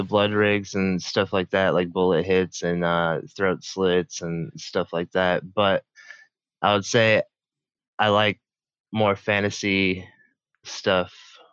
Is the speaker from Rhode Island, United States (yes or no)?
no; Illinois, United States; now in Minnesota, United States; because I'm not actually from Minnesota. I'm from like the Chicago, like a little south of Chicago.